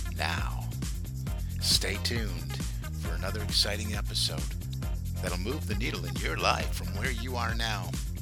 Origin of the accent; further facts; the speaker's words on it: Michigan, United States; He was born way back in 1866 in Ann Arbor, Michigan, my home state.